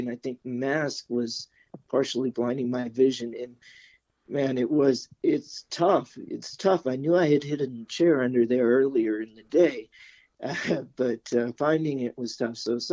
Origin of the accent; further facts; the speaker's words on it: Colmont, Tennessee, United States; born there; also born or lived in Memphis / Nashville / Arkansas; So in Tennessee, we moved around a bunch. I was born in Colmont, which is a little bit of town, a little bitty town most people have never heard of. But I moved around some. So, you know, I was in Memphis and Nashville